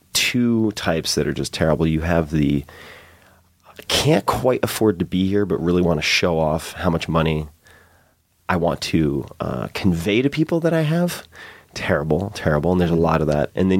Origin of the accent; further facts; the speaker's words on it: East Hampton, New York, United States; Right outside of East Hampton, but I was born in Southampton Hospital.